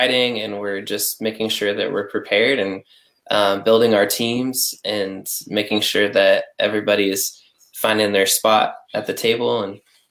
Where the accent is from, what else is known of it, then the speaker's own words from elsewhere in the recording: Indiana, United States; Yeah, it's kind of crazy actually because Jenny lives in Northwest Indiana in my in my hometown where I grew up, which is wild.